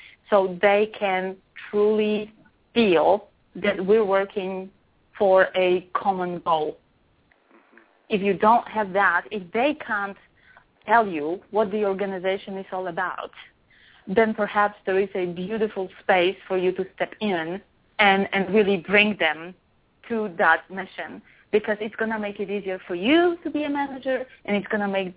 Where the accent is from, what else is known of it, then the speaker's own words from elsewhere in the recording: Poland; also born or lived in Denmark / Kuwait; now in United States; Of course, I am born and raised in Poland. Now I reside in the United States. I studied in Denmark. I lived in Kuwait.